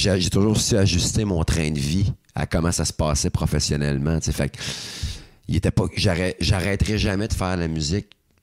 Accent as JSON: {"language": "French", "town": "Drummondville", "region": "Quebec", "country": "Canada", "said": "Puis on était comme, man, puis c'était chez nous à Drummond en plus."}